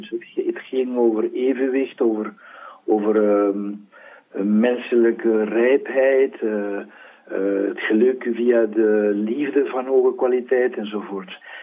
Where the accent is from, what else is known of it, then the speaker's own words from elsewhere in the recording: Spain; born there; Dutch is a second language; also born or lived in Belgium; zoals je zei. Ik werd in Spanje geboren in 1957. Hè. En dan, ik heb in Leuven gestudeerd, geneeskunde in het Nederlands. En zo heb ik deze mooie taal geleerd.